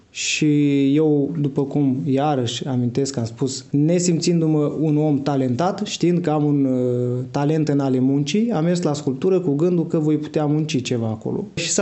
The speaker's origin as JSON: {"language": "Romanian", "town": "Matca", "region": "Galați County", "country": "Romania", "said": "Din județul Galați, comuna Matca, o comună plină de verdeață, cu roșii, castraveți și toate legumele de trebuință."}